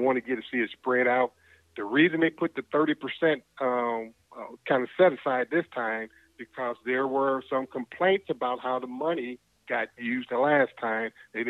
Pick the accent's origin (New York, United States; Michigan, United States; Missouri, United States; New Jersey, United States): Michigan, United States; Muskegon; I cover West Michigan. And so I'm trying to make sure business in West Michigan, in particular my hometown of Muskegon, that we get our fair share of this money